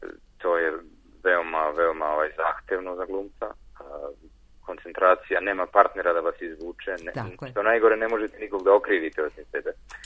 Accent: Šumadija, Serbia; ja sam i sam rodom iz Šumadije

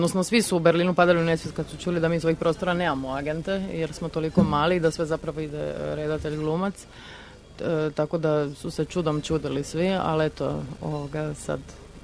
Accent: Croatia; jer sam došla iz Hrvatske, bila sam jedina iz istočne Europe i došla sam jedina bez agenta, bez ikoga

